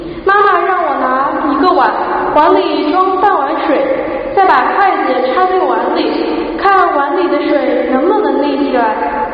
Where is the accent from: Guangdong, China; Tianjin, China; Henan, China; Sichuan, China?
Guangdong, China; Zhuhai; born there; 2011年的8月，我出生在一个听起来很高大上的城市珠海。